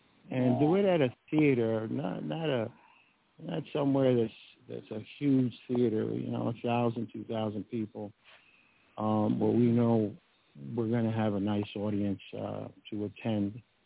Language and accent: English; New York, United States; growing up in New York, I was around people from the Dominican Republic.